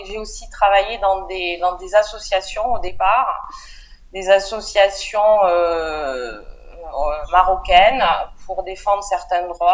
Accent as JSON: {"language": "French", "town": "Toulouse", "region": "Occitanie", "country": "France", "moved": "as an adult", "lives_now": "Morocco", "said": "Alors, je suis de Toulouse, française de Toulouse."}